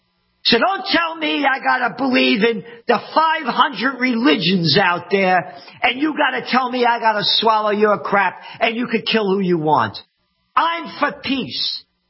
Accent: United States; I'm an American. This is my religious war.

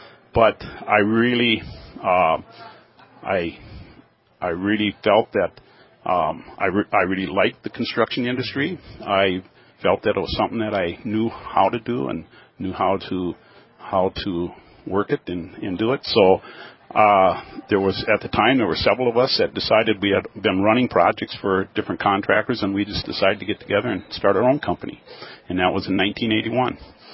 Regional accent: Minnesota, United States; I grew up in Minnesota, and I really wanted to farm.

